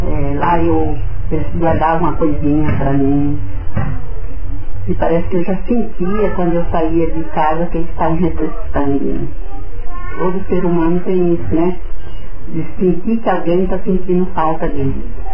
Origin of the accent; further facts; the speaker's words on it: Rio Negro, Brazil; Olha, eu nasci no município de Rio Negro, nasci num sítio aqui perto, no Córrego Branco. Mas eu sempre vivi, sempre trabalhei aqui.